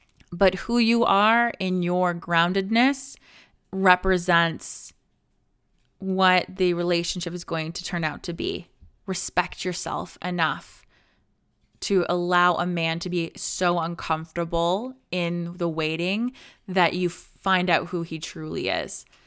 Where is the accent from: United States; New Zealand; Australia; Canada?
Canada; because I'm Canadian and we don't get access to creator funds.